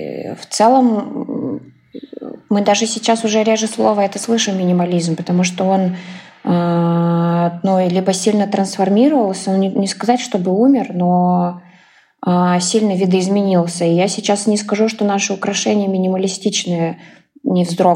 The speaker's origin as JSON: {"language": "Russian", "town": "Yekaterinburg", "region": "Sverdlovsk Oblast", "country": "Russia", "said": "Я девочка из Екатеринбурга."}